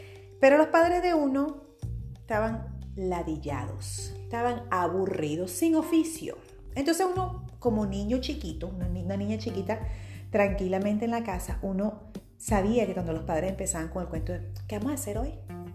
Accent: Venezuela; Ustedes saben que, para ser más específicos, en mi época, creciendo en Venezuela, eso de la visita no requería mucho procedimiento formal, para nada.

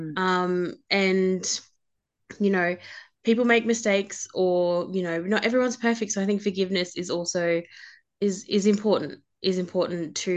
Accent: Mergen, Queensland, Australia; I'm 24. I'm from Mergen, a little country town in Queensland

